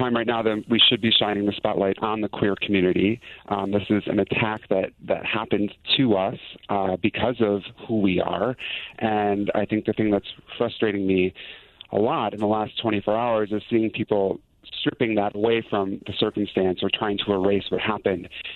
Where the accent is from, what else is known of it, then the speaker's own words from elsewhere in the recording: Wisconsin, United States; moved away; I grew up in Wisconsin, and the second I could get out of Wisconsin, I did, and I think that's true for a lot of queer people.